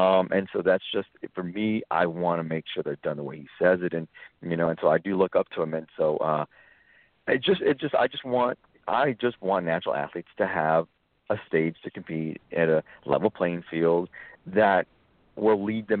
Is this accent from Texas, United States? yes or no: yes; Texas, United States; I grew up actually in South Texas, where it was, where every single drug, every single steroid, either human or a veterinary, was easily accessible.